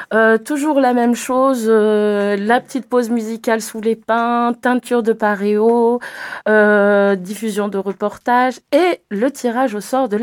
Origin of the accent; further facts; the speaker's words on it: French Polynesia; born there; Je suis née à Tahiti